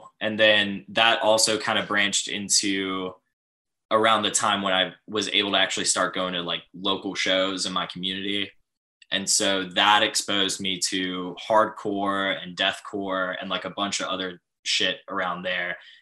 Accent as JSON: {"language": "English", "town": "Huntsville", "region": "Alabama", "country": "United States", "said": "Huntsville, Alabama."}